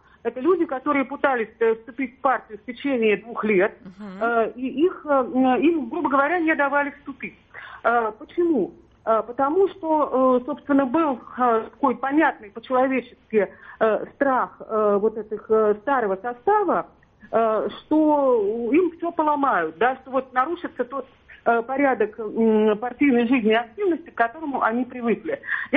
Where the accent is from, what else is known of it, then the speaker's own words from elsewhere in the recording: Moscow, Russia; я вам отвечу просто как москвичка и рядовой член партии «Яблоко».